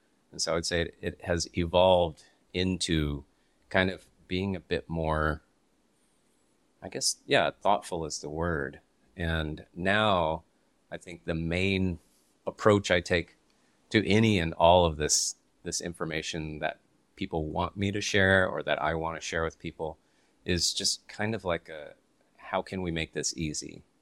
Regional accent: Texas, United States; I'm from Texas, but I didn't really get my specialty coffee career started in Olympia, Washington.

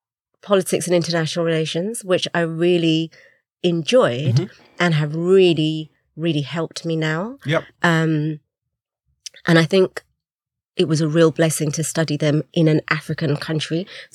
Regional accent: Oxford, South East England, United Kingdom; growing up in Oxford, I had lots of friends, but I also was a bit of an outsider.

